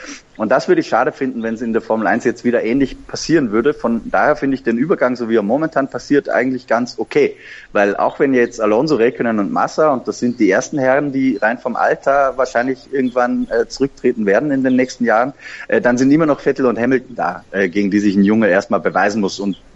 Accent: Austria; als Österreicher fällt einem das ja momentan auch gerade sehr leicht

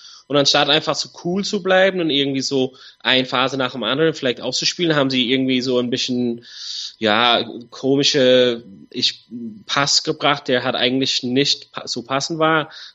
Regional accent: Ireland; Aber für dieses WM natürlich als Ire fand ich sehr, sehr schade, die Leistung von den Iren.

